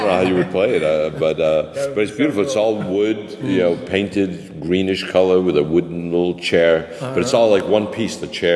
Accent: Boston, Massachusetts, United States; But the funny thing is, I grew up in Boston, which is a heavily Irish populated city, but also Italian.

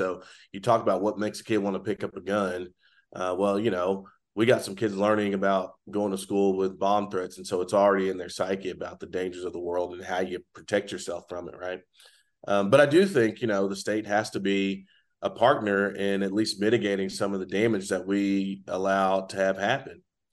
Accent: United States; It's a great thing about being American, frankly.

